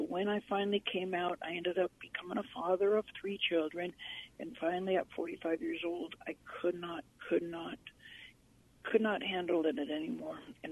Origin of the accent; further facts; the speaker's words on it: Los Angeles, California, United States; born there; I was born in Southern California in Los Angeles area. I had 4 brothers and an older sister. And I was born in 1965. I'm 53 years old.